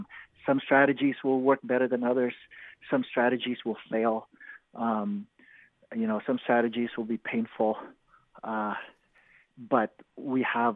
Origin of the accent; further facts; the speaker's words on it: Philippines; especially as a Filipino person, you know, we need to go deeper. I mean, you know, many Filipinos are very religious too.